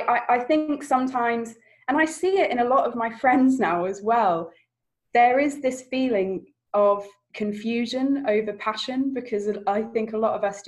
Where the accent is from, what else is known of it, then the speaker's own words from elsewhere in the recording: England, United Kingdom; I was living in Australia, but I'm English, obviously. So I traveled back to England for a friend's wedding.